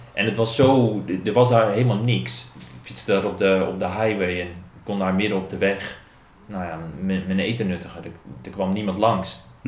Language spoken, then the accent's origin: Dutch; England, United Kingdom; accent: English; Dutch is a second language; En dan komen ze er al snel achter, vaak door mijn Engelse accent, dat je niet daar vandaan komt.